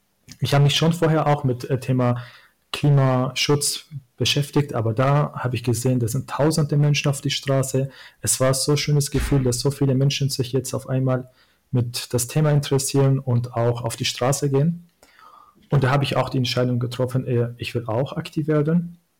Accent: Syria; German is a second language; now in Germany; Ich komme aus Syrien, ich bin Kurde und als Kurde hat man auch oft sozusagen unterdrückt ist, oder als Kurde war ich auch unterdrückt in Syrien.

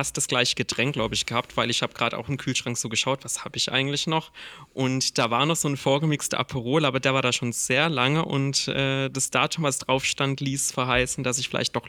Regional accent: Southern Germany, Germany; Weil wir kommen beide aus Süddeutschland, also die Entfernung ist nicht so wahnsinnig weit weg.

